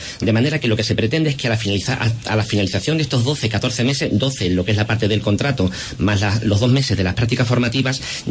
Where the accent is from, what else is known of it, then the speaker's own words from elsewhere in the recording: Extremadura, Spain; somos los extremeños